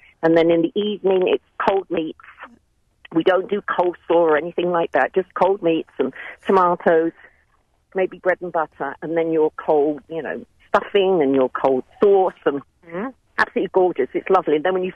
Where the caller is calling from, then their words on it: England, United Kingdom; So I hail from England.